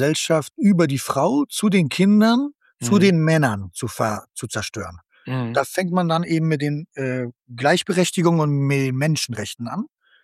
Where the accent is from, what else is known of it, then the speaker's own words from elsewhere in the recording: Afghanistan; Ja, weiß ich bin Afghane, da im Krieg geboren